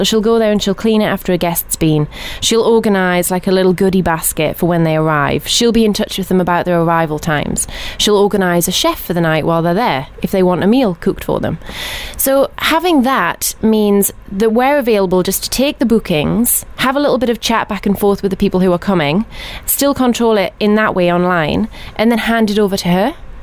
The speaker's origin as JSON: {"language": "English", "region": "England", "country": "United Kingdom", "tie": "born or raised there", "said": "growing up in England"}